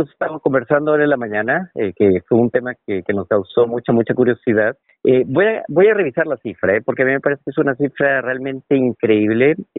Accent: Mexico; now in Chile; yo siendo mexicano

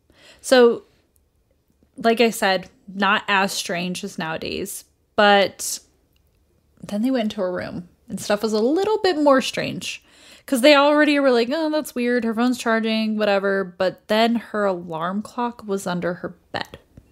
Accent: Colorado, United States; Hi, I'm from Colorado. Everything is Colorado centric.

